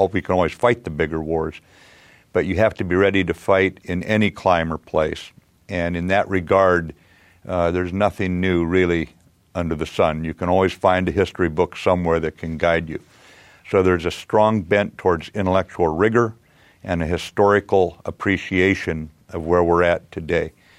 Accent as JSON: {"language": "English", "region": "Pacific Northwest", "country": "United States", "tie": "born or raised there", "said": "I was born up in the Pacific Northwest, and I was raised on the banks of the Columbia River in a little town up there."}